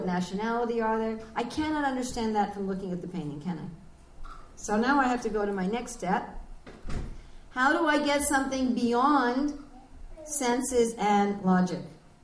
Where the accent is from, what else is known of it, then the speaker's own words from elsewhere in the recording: United States; accent: American; I mean, I'm sure you can all tell by my accent I'm from America.